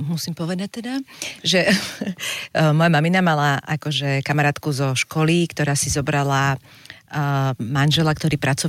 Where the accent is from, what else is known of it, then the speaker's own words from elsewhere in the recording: Bratislava, Bratislava Region, Slovakia; A tým, že ja som z Bratislavy, tak sme chytali aj západné signály